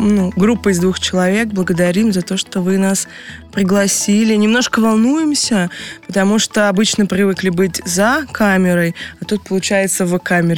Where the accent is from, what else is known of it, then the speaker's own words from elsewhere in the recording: Saint Petersburg, Russia; Вот мы семья из Санкт-Петербурга